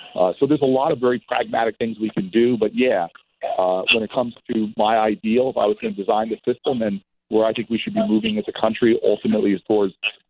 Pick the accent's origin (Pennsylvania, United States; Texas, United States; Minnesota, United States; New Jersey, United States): New Jersey, United States; Newark; we're hoping that folks will show up on Saturday for my hometown kickoff in Newark, New Jersey